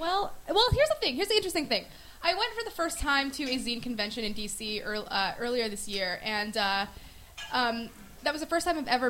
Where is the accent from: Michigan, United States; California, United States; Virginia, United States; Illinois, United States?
California, United States; I'm from Southern California, so I really just needed like to make my own community.